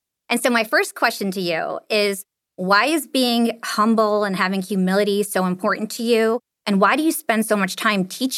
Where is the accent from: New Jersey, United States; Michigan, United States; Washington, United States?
New Jersey, United States; So we're both from Jersey.